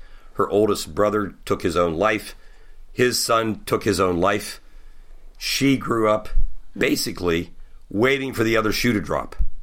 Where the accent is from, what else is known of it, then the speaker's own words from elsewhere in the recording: Ohio, United States; I was born and reared in Eastern Ohio, and my parents were in their mid-40s when I was born.